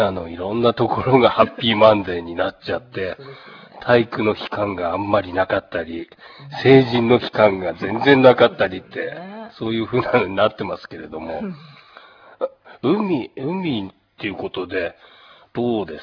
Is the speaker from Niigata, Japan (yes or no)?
no; Asahikawa, Hokkaido, Japan; 自分もねあの内陸の旭川育ちなんで